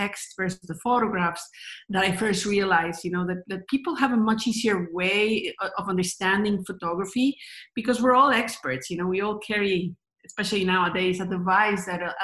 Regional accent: Mexico; Anyway, I grew up in Mexico

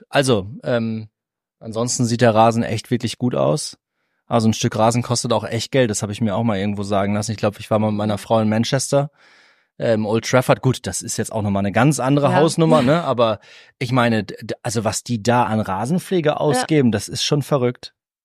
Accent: Cloppenburg, Lower Saxony, Germany; weil Osnabrück ist unweit von meiner Heimatstadt Kloppenburg. Das heißt, es wäre ein Verein aus Niedersachsen.

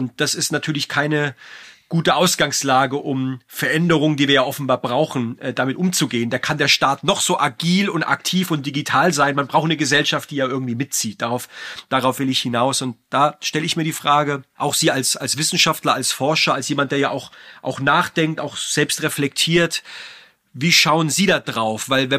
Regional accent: Baden-Württemberg, Germany; auch mein Heimatland Baden-Württemberg

